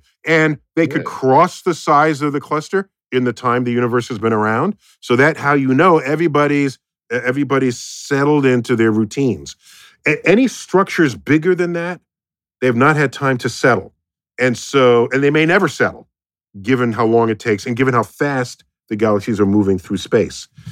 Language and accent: English; United States; But we're American, so we don't know.